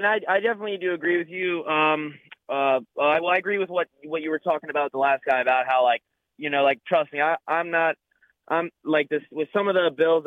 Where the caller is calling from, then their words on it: Maryland, United States; calling from Maryland.